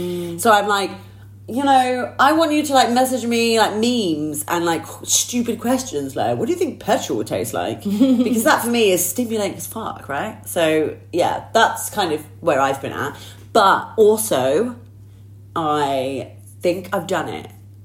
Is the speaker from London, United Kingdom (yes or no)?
no; Southampton, South East England, United Kingdom; my partner moved away back to Southampton, which happens to also be my hometown.